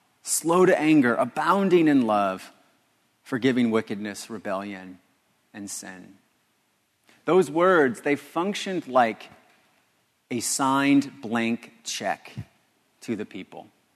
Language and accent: English; Los Angeles, California, United States; I'm from Los Angeles. It'd be the equivalent of naming my son Bakersfield.